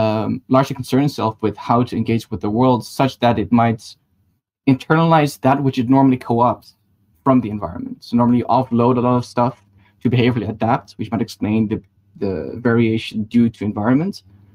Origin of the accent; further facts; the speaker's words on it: Netherlands; I'm from Holland and used to work on active inference in London